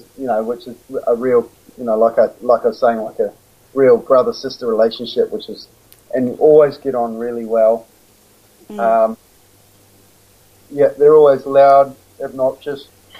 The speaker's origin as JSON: {"language": "English", "country": "New Zealand", "said": "I'm like, oh, I'm from New Zealand. And then it became, hey, yeah, man, where are you from? I'm from New Zealand."}